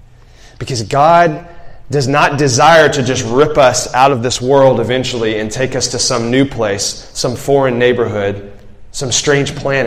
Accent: Alabama, United States; so I'm a small town guy. And my wife, Leah, is a big city girl. She was born and raised in Houston. So when I got married to her, like, imagine if I had said to her, okay, Leah, we're married now, so we're going to pack our bags and we're going to move back to small town rural Alabama.

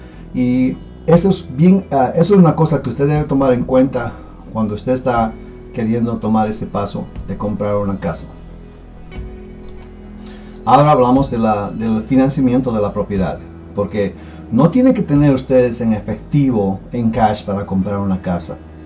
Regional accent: Bolivia; Yo vengo de Bolivia y yo sé que las leyes en Bolivia de bienes raíces son diferentes

